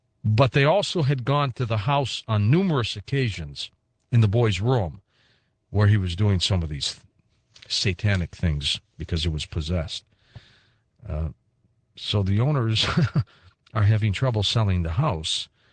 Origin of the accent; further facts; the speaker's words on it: St. Louis, Missouri, United States; there's a house for sale in my hometown of St. Louis.